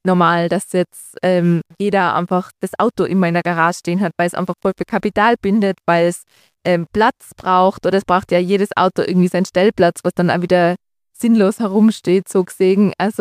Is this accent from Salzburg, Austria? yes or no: no; Tyrol, Austria; Zum Beispiel St. Anton ist jetzt bei uns in Tirol